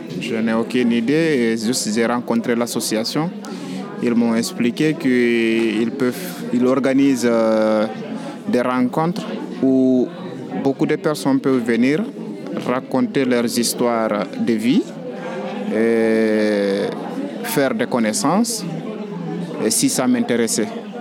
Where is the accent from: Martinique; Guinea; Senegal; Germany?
Guinea; Boké; now in Toulouse, France; je viens de la Guinée-Conakry. Je suis né en 91 dans la province de Boké.